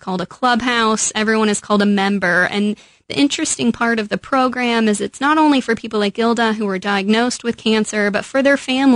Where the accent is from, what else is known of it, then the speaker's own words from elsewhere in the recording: Midwest, United States; You can tell I'm from the Midwest. I always get the coast confused.